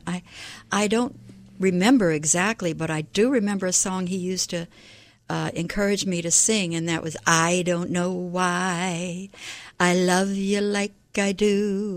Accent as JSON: {"language": "English", "town": "Miami", "region": "Florida", "country": "United States", "tie": "born or raised there", "also_born_or_lived": "Baltimore", "said": "brought us down from Baltimore, and I was raised in Miami. First in Kendall, and then South Miami, and graduated from Hialeah High School in the 60s, early 60s."}